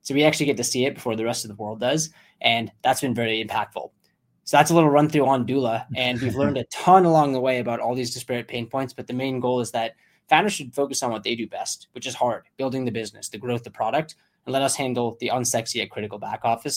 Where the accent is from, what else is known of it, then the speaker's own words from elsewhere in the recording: Boston, Massachusetts, United States; So technically that's my hometown. And I grew up in Boston.